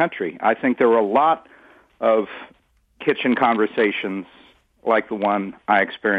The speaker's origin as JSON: {"language": "English", "town": "Brooklyn", "region": "New York", "country": "United States", "tie": "born or raised there", "said": "I grew up in Brooklyn, New York."}